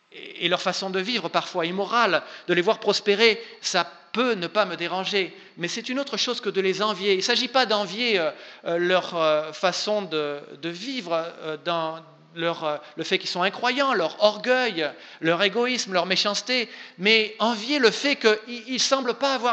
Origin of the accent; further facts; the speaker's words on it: Nouvelle-Aquitaine, France; Moi, j'ai été élevé dans le Limousin, donc j'en ai vu plein.